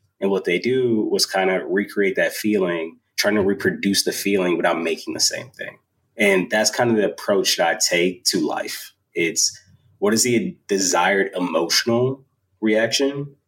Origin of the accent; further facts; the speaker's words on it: Chicago, Illinois, United States; Also grew up in Chicago in the 90s.